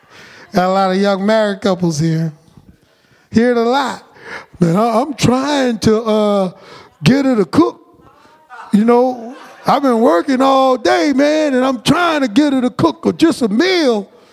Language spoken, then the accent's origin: English; New Orleans, Louisiana, United States; When I was growing up, I grew up in New Orleans, and in New Orleans, you know, we believe in spirits.